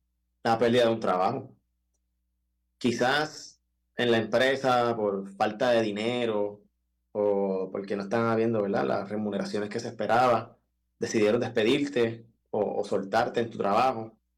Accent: Puerto Rico; nosotros como puertorriqueños tendemos a ser así.

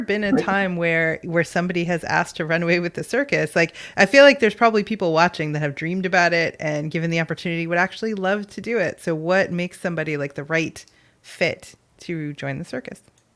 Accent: Massachusetts, United States; Cape Cod.

